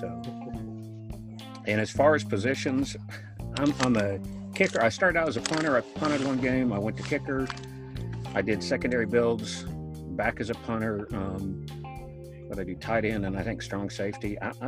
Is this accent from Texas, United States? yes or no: no; Ohio, United States; I live in North Carolina. I'm originally from Ohio. Lived all over the place.